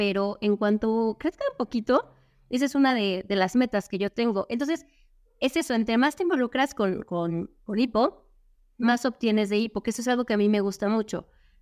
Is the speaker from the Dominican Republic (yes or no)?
no; Mexico City, Mexico; accent: Mexico City; Tengo el acento de la Ciudad de México porque soy de la Ciudad de México e imito los sonidos de la Ciudad de México.